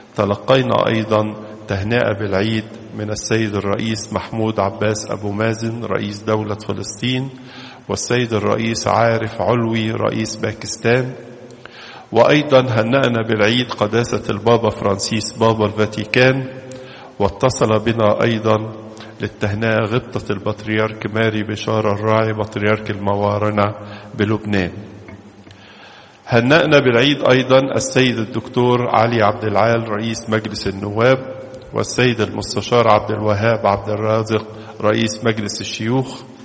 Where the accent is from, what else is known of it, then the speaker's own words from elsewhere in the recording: Egypt; ومن بينها بلادنا مصر